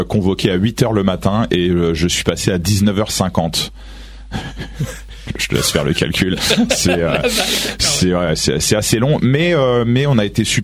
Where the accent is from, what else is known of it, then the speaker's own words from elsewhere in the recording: Chartres, Centre-Val de Loire, France; also born or lived in Paris; Moi, je suis originaire de Chartres, dans le 28, et ça fait 15 ans que j'habite à Paris.